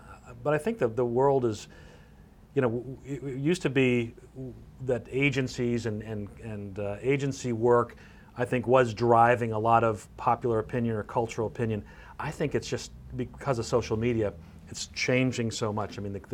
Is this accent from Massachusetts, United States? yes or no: yes; Boston, Massachusetts, United States; Well, I'm a Boston guy originally.